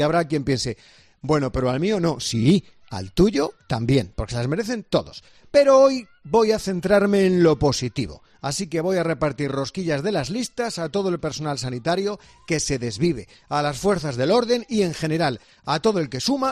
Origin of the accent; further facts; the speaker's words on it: Madrid, Community of Madrid, Spain; Efectivamente, soy de Madrid.